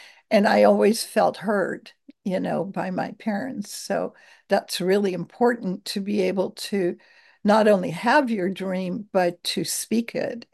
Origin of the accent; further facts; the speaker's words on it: Netherlands; I grew up in the Netherlands, and we had a lot of bridges.